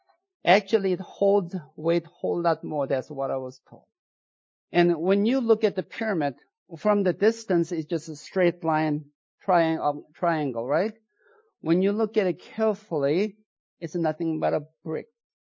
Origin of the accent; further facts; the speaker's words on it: South Korea; when I was growing up in South Korea